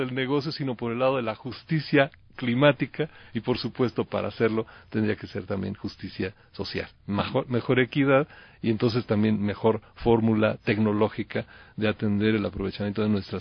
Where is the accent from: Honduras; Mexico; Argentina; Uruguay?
Mexico; sí somos mexicanos todos